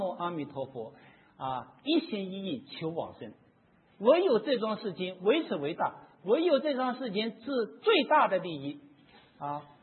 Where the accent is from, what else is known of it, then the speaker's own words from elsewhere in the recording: Wenzhou, Zhejiang, China; 我们温州人都会做生意